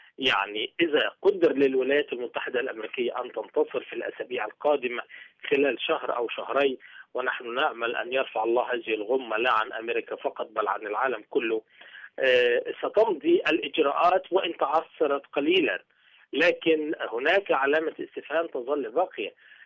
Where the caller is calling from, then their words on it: Cairo, Cairo Governorate, Egypt; يعني أنا أحدثك من القاهرة